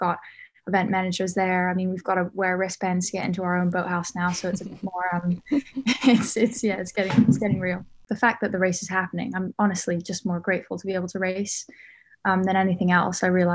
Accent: Bahamas; I'm from the Bahamas. So I grew up, I grew up in the tropics and the sunshine. My parents are both British, but they moved there ages ago, and I was born there and raised there, so it's not a bad place to be from.

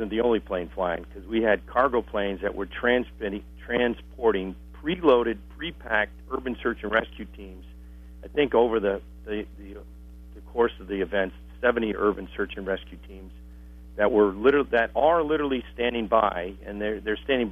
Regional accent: United States; I've never seen such unity as an American of what I saw in New York City.

